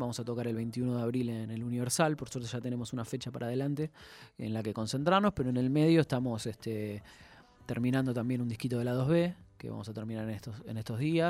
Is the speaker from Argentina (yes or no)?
yes; Buenos Aires, Argentina; born there; nacimos en Lugano y en Belgrano, digamos, no en el Bronx.